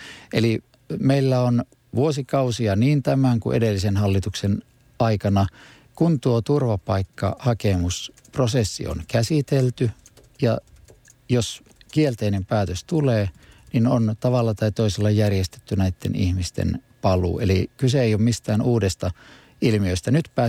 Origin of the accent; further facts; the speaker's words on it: South Karelia, Finland; now in Helsinki, Finland; omasta entiseltä kotiseudultani Etelä-Karjalasta on tänne muuttanut erittäin paljon ihmisiä